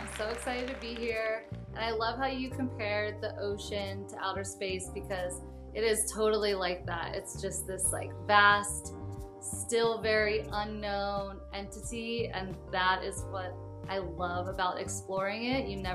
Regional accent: Pennsylvania, United States; Yeah, so I'm born and raised actually outside of Philadelphia. So a lot of people would not expect that.

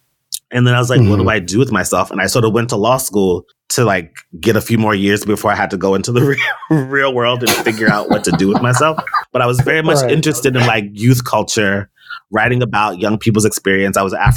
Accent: Nashville, Tennessee, United States; I grew up in Nashville. They have record labels there.

